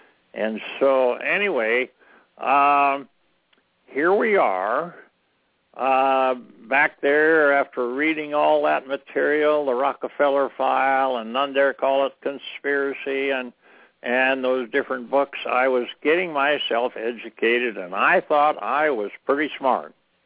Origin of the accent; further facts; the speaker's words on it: Montana, United States; even in my home state of Montana